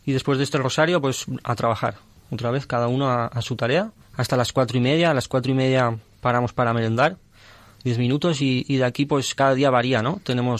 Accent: Valencia, Valencian Community, Spain; soy de Valencia y llevo 2 años y 8 meses en la comunidad del cenáculo, donde entré en España.

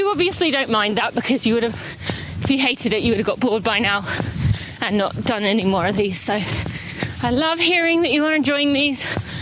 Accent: East of England, United Kingdom; fun fact, my home is near to the Arsenal training ground, Arsenal Football Club, and I used to train on there because one of my friends lived on the property.

